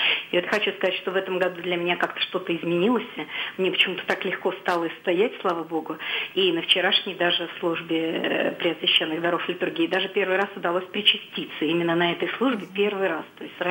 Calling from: Volgograd, Volgograd Oblast, Russia; я из Волгограда

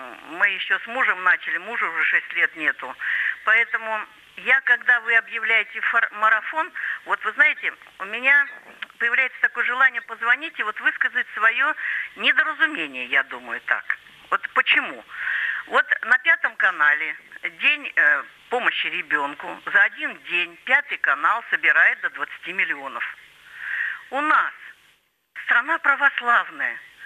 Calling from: Kemerovo, Kemerovo Oblast, Russia; Я звоню вам из Кемерово.

